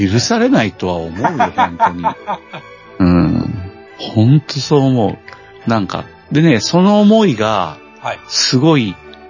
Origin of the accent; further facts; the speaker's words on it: Yamaguchi, Japan; born there; 僕山口県で生まれてるから、